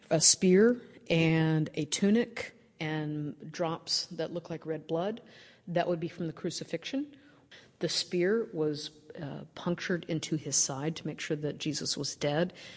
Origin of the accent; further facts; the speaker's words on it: the South, United States; Growing up in the South, in part of the Bible Belt, with Southern Baptist, you know, homosexuals were an abomination.